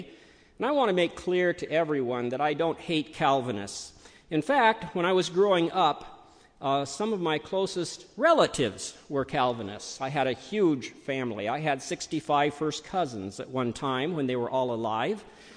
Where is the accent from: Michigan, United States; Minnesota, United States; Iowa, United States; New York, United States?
Iowa, United States; Des Moines; They were headquartered in Des Moines, which was my hometown, and my parents were open Bible ministers.